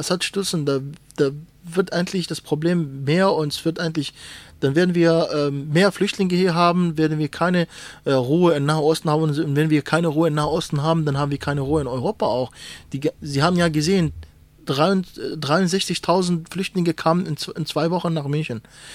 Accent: Syria; dann heißt das für mich als Syrer, es gibt keine legitime Regierung

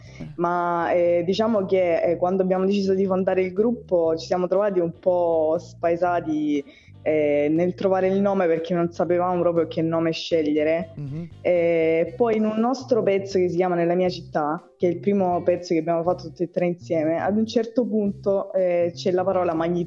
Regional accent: Neviano, Apulia, Italy; Di Neviano, in provincia di Lecce.

